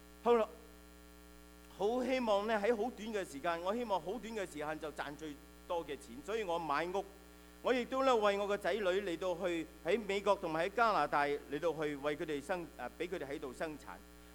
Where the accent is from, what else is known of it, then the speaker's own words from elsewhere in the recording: China; also born or lived in Hong Kong; 我在中国大陆出生成长，在香港受到最好的训练